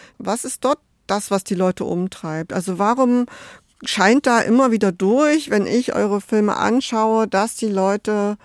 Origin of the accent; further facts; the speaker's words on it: Thuringia, Germany; Ich stamme ja selbst aus Thüringen. Ja, meine Familie, meine Schwester, meine Mutter, die leben